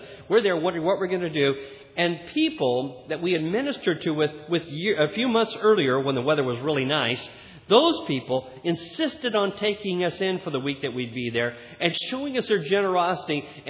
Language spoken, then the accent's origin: English; California, United States; I got off the airplane in Russia, and I'm from California, and I've never been in real cold weather